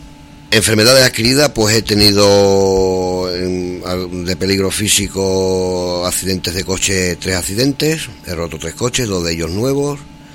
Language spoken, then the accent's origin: Spanish; Garrovillas, Extremadura, Spain; born there; Bueno, pues yo tengo 47 años, nací en Garrovillas